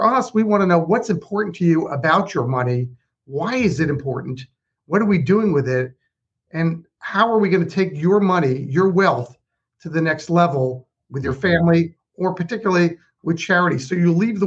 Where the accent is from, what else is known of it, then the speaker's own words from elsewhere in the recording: United States; You know, I grew up in the New Jersey, New York market.